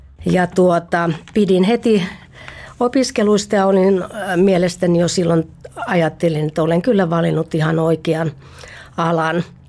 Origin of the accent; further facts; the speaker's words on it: Lahti, Päijänne Tavastia, Finland; now in Helsinki, Finland; ja olen helsinkiläinen, mutta alun perin olen Espoosta, Espoolla ja Lahdesta, jossa asuin ihan koko lapsuuteni ja siellä kävin koulun.